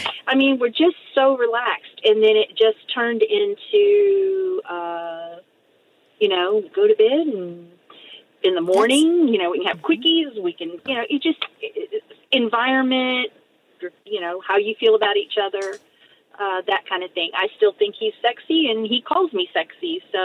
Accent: Texas, United States; I mean, we're from Texas, and he is 100% man

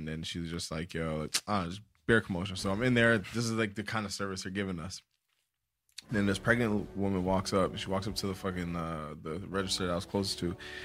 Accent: Jamaica; Sorry, I'm Jamaican.

